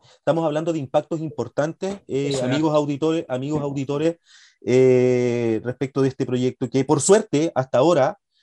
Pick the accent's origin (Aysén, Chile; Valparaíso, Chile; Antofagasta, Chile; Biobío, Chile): Aysén, Chile; Mañihuales; yo soy de Mañiguales, por cierto